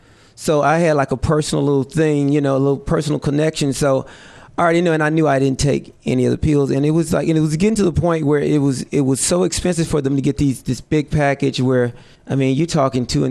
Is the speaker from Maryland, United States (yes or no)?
no; Marble, Arkansas, United States; Okay. I'm originally from Marble, Arkansas. Got a little military background, college background